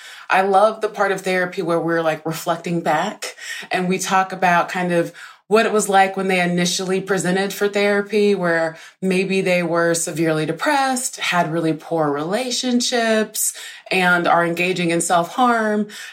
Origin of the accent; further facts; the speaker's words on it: Deep South, United States; I grew up in poverty in the Deep South, in a single-parent household.